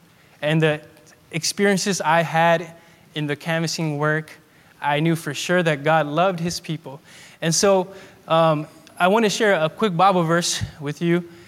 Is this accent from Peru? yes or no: yes; Peru; now in United States; I was born in Peru.